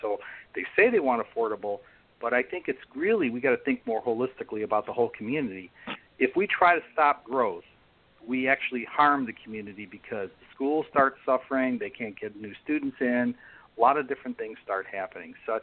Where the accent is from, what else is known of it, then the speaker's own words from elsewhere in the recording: Chicago, Illinois, United States; And I come from Chicago, so I know about wide shoulders and how they improve safety